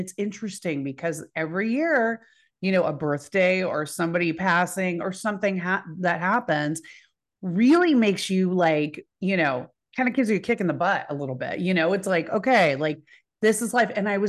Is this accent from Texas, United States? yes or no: yes; Dallas, Texas, United States; I'm from Dallas.